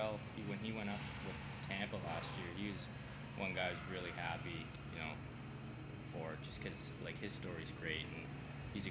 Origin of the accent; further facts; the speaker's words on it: Toronto, Ontario, Canada; Like growing up in Toronto, like, minor hockey's pretty crazy